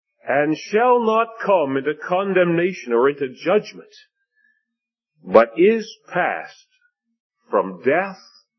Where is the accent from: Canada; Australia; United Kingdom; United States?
Canada; Leamington, Ontario; I was called to take a funeral in my hometown of Leamington, Ontario.